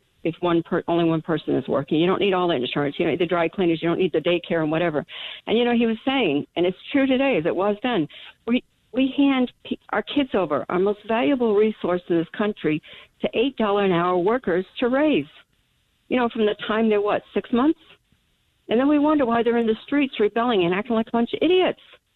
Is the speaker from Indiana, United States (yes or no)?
no; Massachusetts, United States; I live in the Midwest now, but I grew up in Massachusetts, and I grew up around kids. They're all Catholics.